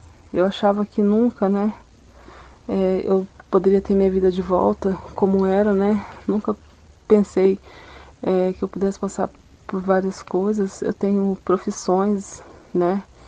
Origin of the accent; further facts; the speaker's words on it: Londrina, Paraná, Brazil; tenho 32 anos, sou natural de Londrina mesmo, né?